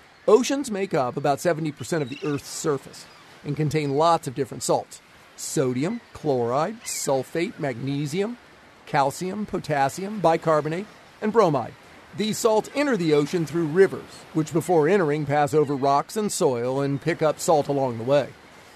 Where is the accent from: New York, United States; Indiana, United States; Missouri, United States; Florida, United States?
Florida, United States; I grew up in Florida, and every single time I'm anywhere near the sea, I jump in.